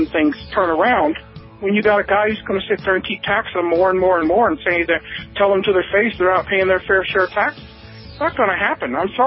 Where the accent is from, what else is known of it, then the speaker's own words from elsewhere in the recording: Utah, United States; majority of the population in my home state there of Utah that would sit there and vote for him just because he's a member of the, you know, LDS church, same as me.